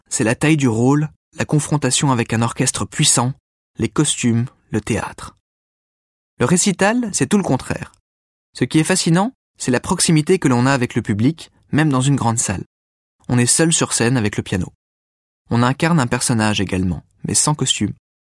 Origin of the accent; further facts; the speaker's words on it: Marseille, Provence-Alpes-Côte d'Azur, France; pour entendre Parsifal à Marseille, ma ville natale.